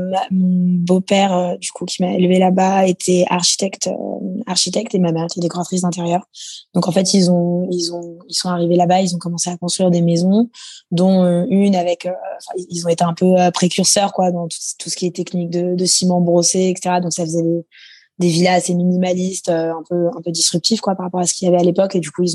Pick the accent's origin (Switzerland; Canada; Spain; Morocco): Spain; Ibiza, Balearic Islands; J'ai été élevée à Ibiza